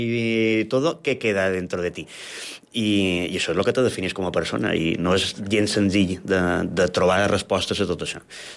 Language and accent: Catalan; Palma, Balearic Islands, Spain; born there; Jo me defineix com a mallorquí perquè vaig néixer a Palma, i això és irrenunciable